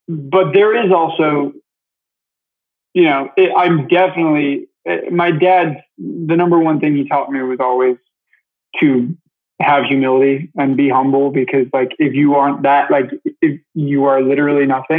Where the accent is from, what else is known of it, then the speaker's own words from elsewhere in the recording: Michigan, United States; So I grew up in Michigan. I'm actually here right now.